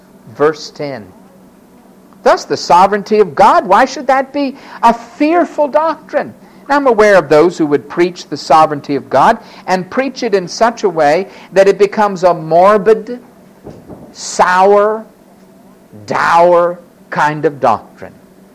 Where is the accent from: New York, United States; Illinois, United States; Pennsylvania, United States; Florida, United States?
Florida, United States; Maybe growing up in Florida with those hurricanes. I still like it. As a kid, I used to go out in the hurricane.